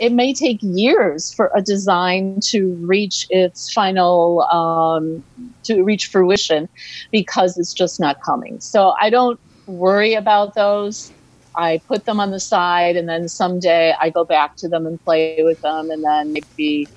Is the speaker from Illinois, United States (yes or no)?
yes; Chicago, Illinois, United States; I honestly think that growing up in Chicago and seeing all the Chicago School of Architecture